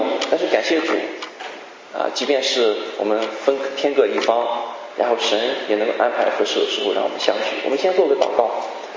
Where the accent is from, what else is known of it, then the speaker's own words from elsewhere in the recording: China; 因为我们中国人说40而知天命，今年我40岁 OK 今年我40岁